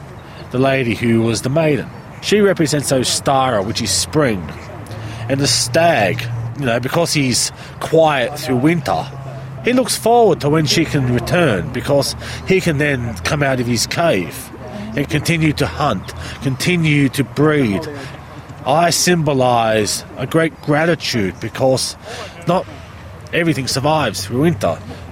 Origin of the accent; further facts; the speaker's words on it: Austria; I'm 36 now, so that's quite a few years. I come from Austria